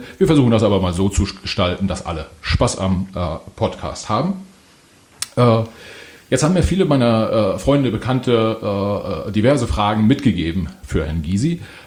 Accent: Mecklenburg-Vorpommern, Germany; Hier sitzen zwei, ich würde es mal sagen, gelernte DDR-Bürger. Ich bin selbst auch in Mecklenburg-Vorpommern aufgewachsen, Mecklenburgische Seenplatte, und habe da noch ein paar Jahre sozusagen das FDJ-Hemd tragen dürfen, müssen, wie auch immer.

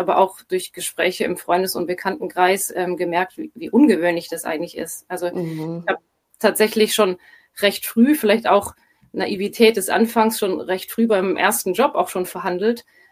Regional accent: Stuttgart, Baden-Württemberg, Germany; ich komme aus Stuttgart, bin knapp 42 Jahre alt

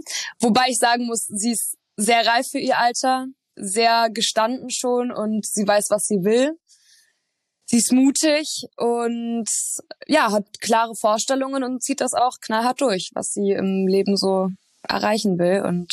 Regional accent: Berlin, Germany; Es war das erste Mal, dass ich auch aus Berlin rausgezogen bin. Also meine ganze Familie wohnt da, alle Freunde, wie gesagt, halt gebürtig aus Berlin.

